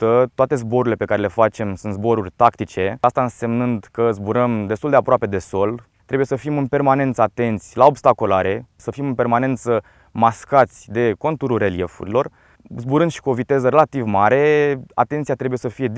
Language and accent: Romanian; Constanța, Constanța County, Romania; Sunt deloc din Constanța și am urmat cursurile la Academia Navală.